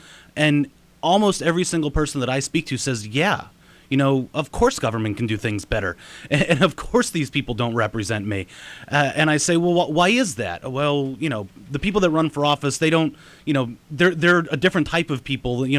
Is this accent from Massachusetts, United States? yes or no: yes; Andover, Massachusetts, United States; and I grew up in Andover, right next door to Lowell.